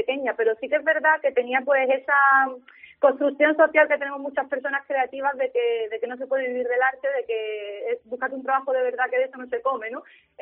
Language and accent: Spanish; Benajarafe, Andalusia, Spain; yo digo mi pequeño pueblo porque realmente es que un pueblo pequeño, Benajarafe, muy bonito